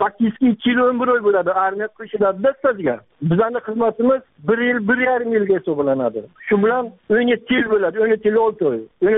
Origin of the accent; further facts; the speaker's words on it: Bukhara Region, Uzbekistan; 1969-yil 26-yanvarda tug'ilganman. Oilalikman. Buxoro viloyati Qo'qon tumanidan. Geofiziklar mahalla fuqarolar yig'ini Sharq ko'chasi 28-uyda.